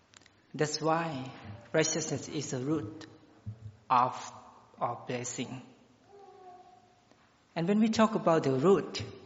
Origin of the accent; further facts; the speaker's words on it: Laos; English is a second language; moved away as an adult; now in United States; I'm from Laos, and I've been here in the United States of America about 8 months through the International Volunteer Exchange Program